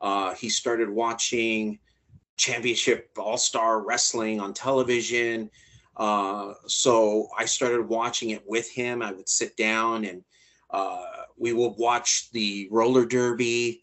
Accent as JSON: {"language": "English", "region": "California", "country": "United States", "tie": "born or raised there", "said": "In the San Fernando Valley."}